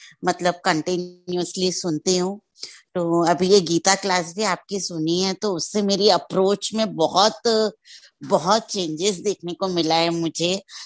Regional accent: Surat, Gujarat, India; मैं सूरत से हूँ

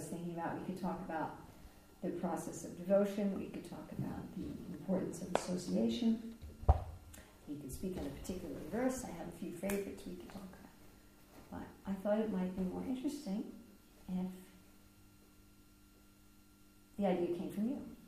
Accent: New York, United States; accent: New York; Can you follow my New York accent?

